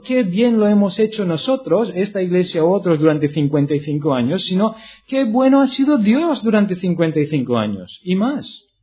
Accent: Catalonia, Spain; accent: Catalan; Disculpad mi acento catalán

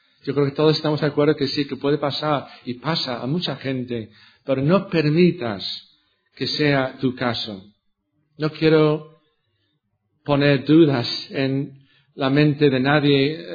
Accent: United Kingdom; yo era cristiano, porque yo creía que, bueno, todo el mundo era cristiano, por lo menos en mi país, en el Reino Unido.

